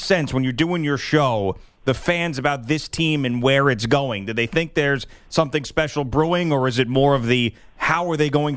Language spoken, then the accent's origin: English; East Coast, United States; Growing up on the East Coast, I'm inherently negative, and then being a Vikings fan, there's been some bad losses in there.